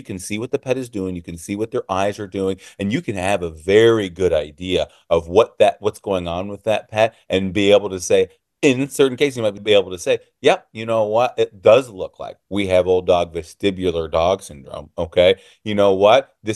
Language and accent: English; Illinois, United States; I am from Illinois.